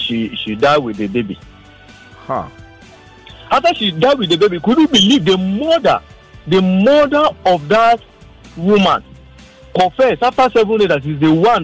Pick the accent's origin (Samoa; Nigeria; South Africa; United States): Nigeria; Kogi; I came from Kogi State. I'm a Galama.